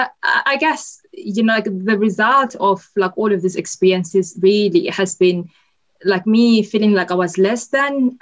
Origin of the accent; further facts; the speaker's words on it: South Africa; born there; I was born in South Africa, like in a rural village where everyone was black, really. I was born like a couple of years before the abolition of apartheid in South Africa.